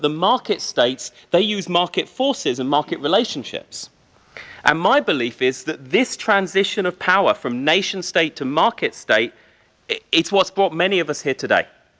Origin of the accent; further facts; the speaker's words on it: Bristol, South West England, United Kingdom; This is a video of my hometown of Bristol, but I work all over the world.